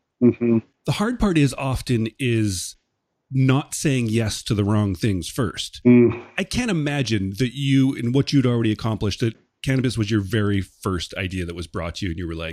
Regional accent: Canada; I'm a Canadian

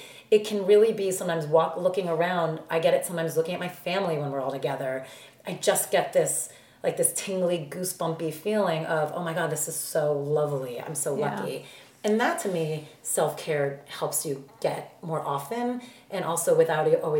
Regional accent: New Jersey, United States; I'm from New Jersey.

